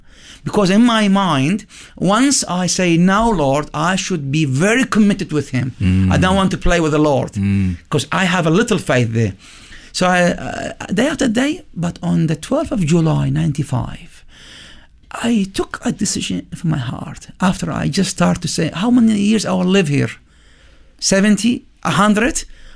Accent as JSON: {"language": "English", "country": "Iraq", "moved": "yes", "lives_now": "Jordan", "said": "I'm genuine from Iraq. I'm Assyrian Iraqi"}